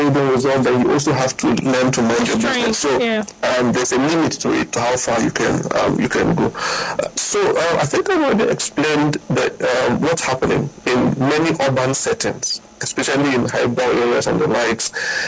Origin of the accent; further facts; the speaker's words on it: Abuja, Federal Capital Territory, Nigeria; First things first, I was born and brought up in Abuja, so I kind of strike a balance.